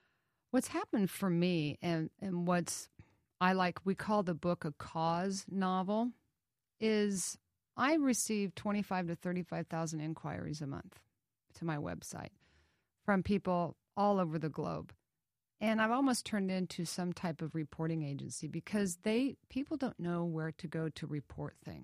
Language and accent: English; Kansas, United States; I was born and raised in Kansas, by a very conservative man who was a mechanical engineer that actually worked for industry.